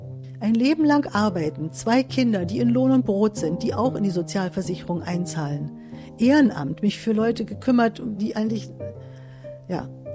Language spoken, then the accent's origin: German; Berlin, Germany; Ich bin ja Berlinerin, habe da noch Freunde